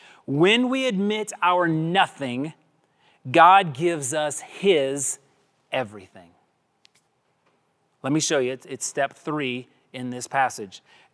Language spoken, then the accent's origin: English; the South, United States; And that does describe a bunch of people that I grew up with down in the South.